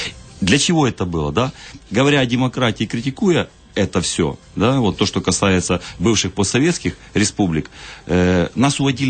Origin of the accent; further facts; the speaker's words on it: Feodosia, Crimea, Ukraine; я сам вообще коренной феодосиец.